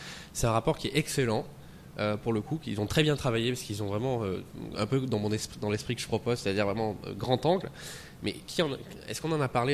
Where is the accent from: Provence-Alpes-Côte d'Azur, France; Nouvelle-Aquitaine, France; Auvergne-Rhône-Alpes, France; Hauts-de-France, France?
Nouvelle-Aquitaine, France; moi, je suis originaire du Lot-et-Garonne